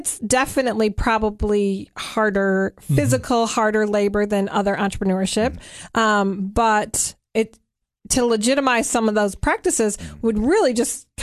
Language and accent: English; Michigan, United States; I grew up in Michigan.